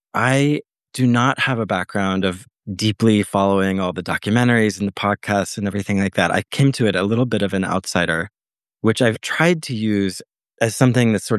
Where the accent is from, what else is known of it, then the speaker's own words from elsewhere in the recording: Charlottesville, Virginia, United States; now in New York City, United States; I'm a writer based in New York City. I grew up in Virginia, Charlottesville, Virginia.